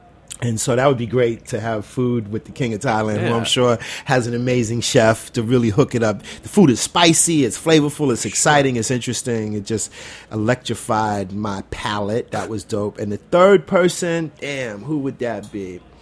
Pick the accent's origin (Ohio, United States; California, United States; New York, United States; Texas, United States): New York, United States; Bed-Stuy; Yeah, well, I'm from Bed-Stuy, which is just 15, 20 minutes away.